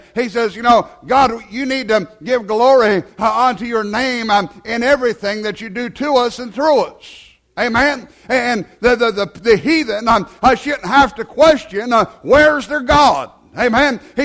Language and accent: English; United States; Being American is a great thing. But the only thing I can brag about is that Jesus allowed me to be an American.